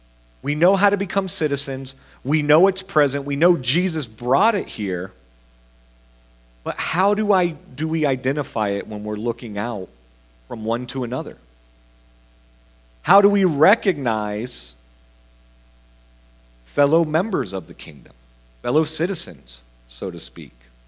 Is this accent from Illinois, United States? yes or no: no; Florida, United States; I'm from Florida, so I draw out my E's a little bit